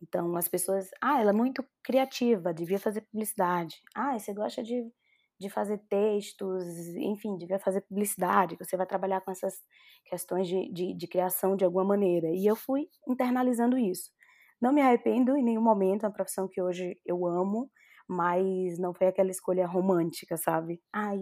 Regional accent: Bahia, Brazil; eu sou baiana e não sou soteropolitana, eu sou baiana do interior da Bahia, sou do Recôncavo Baiano.

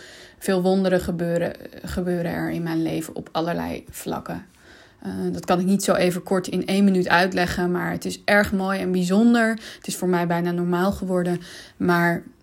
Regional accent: Amsterdam, North Holland, Netherlands; en ik kom uit Amsterdam.

